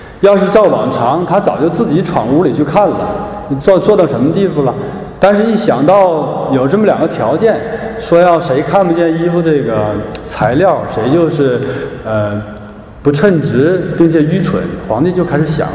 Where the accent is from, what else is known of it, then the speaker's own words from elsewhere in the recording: Shenyang, Liaoning, China; 到我的家乡沈阳